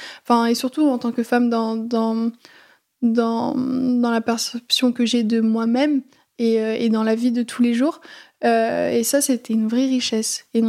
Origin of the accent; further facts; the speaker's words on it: Aix-en-Provence, Provence-Alpes-Côte d'Azur, France; now in Paris, France; j'ai 20 ans, je suis à Paris, moi je suis originaire d'Aix-en-Provence